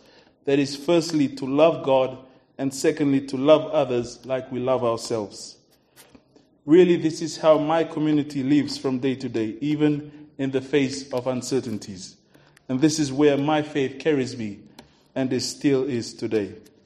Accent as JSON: {"language": "English", "country": "Fiji", "lives_now": "New Zealand", "said": "and I'm originally from Fiji."}